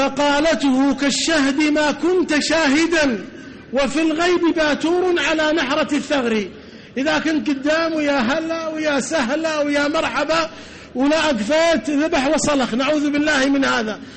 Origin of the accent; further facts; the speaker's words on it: Hejaz, Saudi Arabia; وعندنا في الحجاز باللغة العامية يقولون لاقيني ولا تغديني